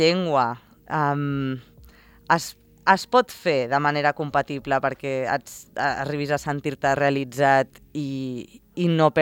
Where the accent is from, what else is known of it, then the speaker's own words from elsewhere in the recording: Formentera, Balearic Islands, Spain; now in Madrid, Spain; juntant-me amb comunitats de gent del país d'on soc, a Madrid, diguéssim, gent que ha anat de Formentera a Madrid i està estudiant